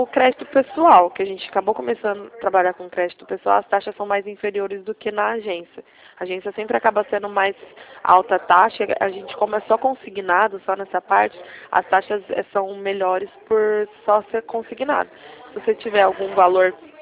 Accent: Ribeirão Preto, São Paulo, Brazil; eu sou de Ribeirão Preto.

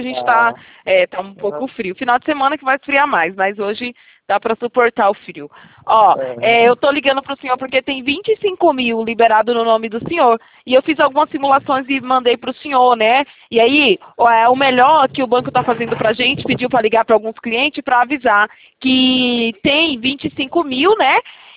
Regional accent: Ilhéus, Bahia, Brazil; now in Itatiba, Brazil; Eu sou da Bahia também, eu sou de Ilhéus, mas hoje eu moro na cidade de Itatiba, interior de São Paulo.

